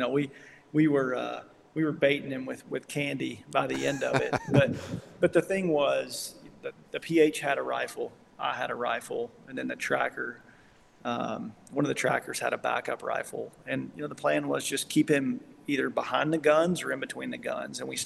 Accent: the South, United States; my dream as a kid, you know, of course, growing up in the South, hunting whitetail and waterfowl and rabbits, squirrels.

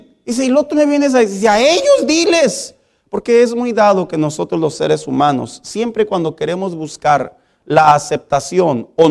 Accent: Chihuahua, Mexico; accent: norteño; A los que somos del estado de Chihuahua, ¿cómo nos dicen? Nos dicen norteños. Y nos dicen que nosotros pronunciamos mucho ¿cuál? La leche, la che.

